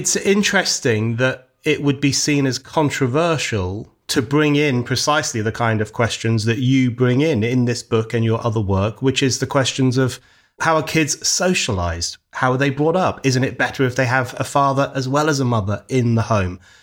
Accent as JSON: {"language": "English", "region": "London", "country": "United Kingdom", "tie": "born or raised there", "said": "Where I grew up in Northwest London, I grew up with kids, most of whose parents were from rural parts of Ireland, and they were very disciplinarian parents."}